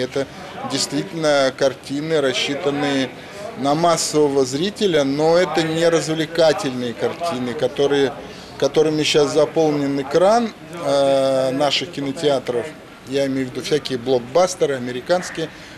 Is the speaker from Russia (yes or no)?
no; Minsk, Belarus; Ну, я сам из Минска